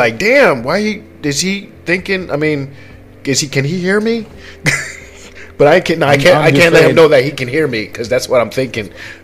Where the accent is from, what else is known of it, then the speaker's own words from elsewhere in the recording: New Jersey, United States; We're from Jersey, and everybody from Jersey normally goes to Florida.